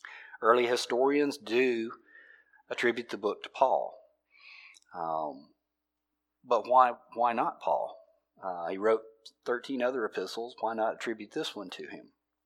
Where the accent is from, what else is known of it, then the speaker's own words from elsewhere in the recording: the South, United States; We're from the South. How do we speak?